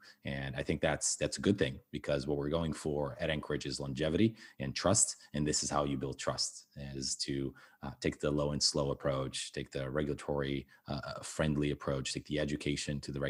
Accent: Portugal; which is the fact that I grew up in Portugal.

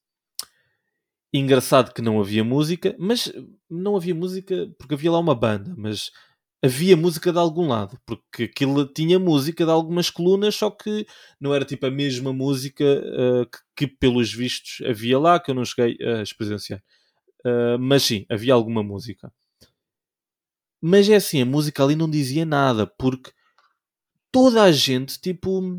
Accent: Portugal; nós, enquanto portugueses, quando vamos sair

